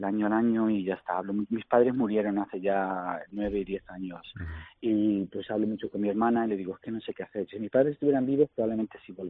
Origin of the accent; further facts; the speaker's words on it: Villa de Don Fadrique, Castilla-La Mancha, Spain; also born or lived in Toledo; nací en Toledo, pero soy de un pueblecito muy chiquitito que se llama la Villa de Don Fadrique.